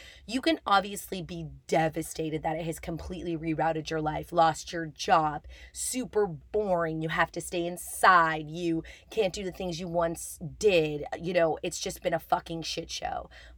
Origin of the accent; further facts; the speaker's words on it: Canada; I'm a Canadian performer based in Toronto, and welcome to the club if you are new here.